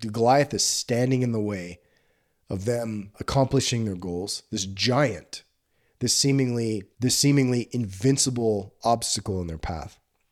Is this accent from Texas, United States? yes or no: yes; Texas, United States; I'm from South Texas.